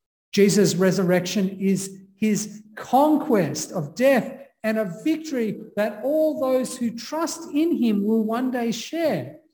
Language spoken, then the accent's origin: English; Sydney, New South Wales, Australia; When I was a kid growing up in Sydney, I remember they would always auction the first box of cherries for the season.